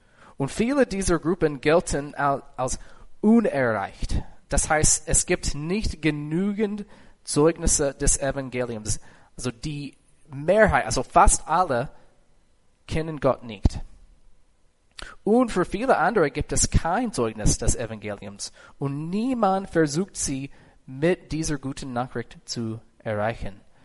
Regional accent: United States; moved away as an adult; now in Germany; lass mich als Amerikaner eine Beobachtung sagen, die ich über Gemeinden in Deutschland gemacht habe. Also, in 2018 sind wir nach Deutschland gezogen. Wir haben hier 4,5 Jahre in Hamburg gewohnt und dann 1 Jahr in Amerika und dann jetzt wieder.

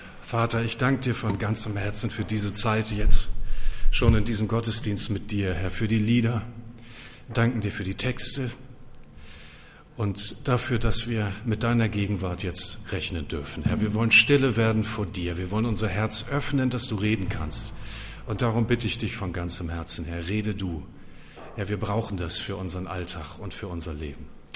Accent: Hamburg, Germany; Ich bin aber tatsächlich auch ursprünglich ein geborener Hamburger. Ich war nur sehr lange in der Diaspora. Ich war ganz woanders, aber geboren bin ich eigentlich in Hamburg-Neuenfelde, ganz im Süden der Stadt in Richtung Altes Land.

